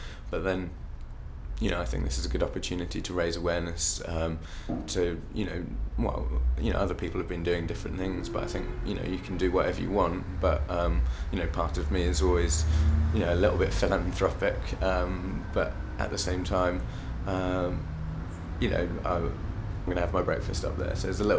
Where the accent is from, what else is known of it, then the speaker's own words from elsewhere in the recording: Ipswich, East of England, United Kingdom; I'm 23 and I'm from Ipswich.